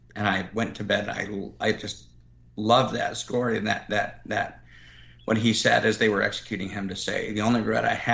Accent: Reno, Nevada, United States; The area I grew up in around Reno, Nevada, up by Lake Tahoe, was being engulfed in two major wildfires.

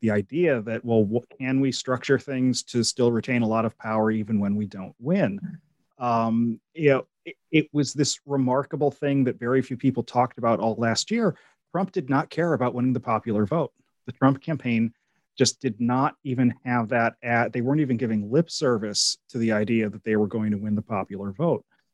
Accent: Pennsylvania, United States; I'm from Pennsylvania, so you know, I can say this, you know, that there's something to that idea that that state consists of Philadelphia, Pittsburgh, and Alabama.

